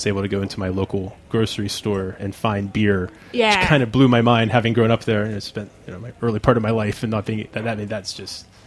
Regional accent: Pennsylvania, United States; I'm from Pennsylvania, so I should know this.

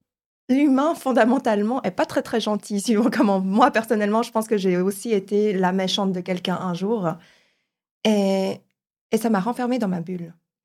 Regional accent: Switzerland; born there; first language Chinese; French is a second language; Mes parents sont réfugiés de la guerre du Vietnam. Donc, je suis issue d'une autre langue. Je suis née en Suisse. Par contre, je ne parlais pas le français dès le début. J'étais plus immergée dans le chinois. Ils sont d'origine chinoise.

